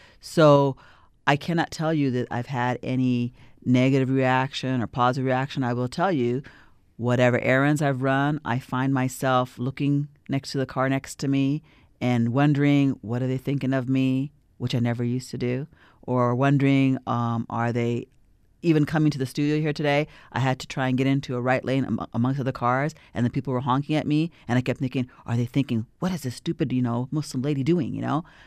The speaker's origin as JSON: {"language": "English", "region": "California", "country": "United States", "tie": "born or raised there", "lives_now": "Utah, United States", "said": "I'm very lucky to be in Utah. I grew up in California."}